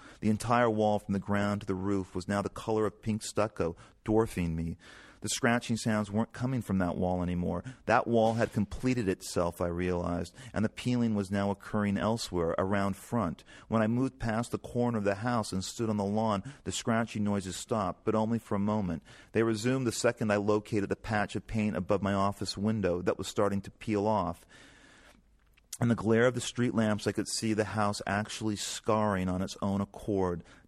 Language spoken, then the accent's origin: English; Sherman Oaks, California, United States; I was looking up at the house I grew up in Sherman Oaks, while lying on a raft